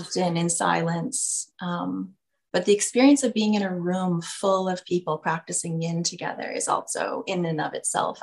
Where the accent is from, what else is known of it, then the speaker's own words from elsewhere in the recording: Freeport, Maine, United States; I crossed paths with a very good friend from my hometown of Freeport, Maine.